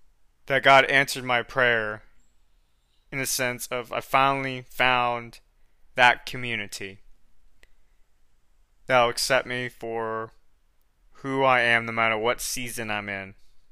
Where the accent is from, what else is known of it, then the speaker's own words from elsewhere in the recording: Florida, United States; now in San Antonio, United States; given that I may be leaving and moving back to my home state of Florida soon. But if I end up here in Texas, in particular San Antonio area